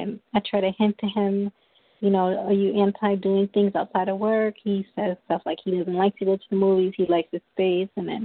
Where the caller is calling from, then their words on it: New York, United States; I'm calling from New York.